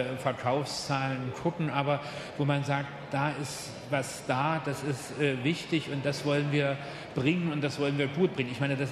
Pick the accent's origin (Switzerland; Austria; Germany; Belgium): Germany; Und dann, wie man das so als Deutscher macht, man gibt dann so seine Hand.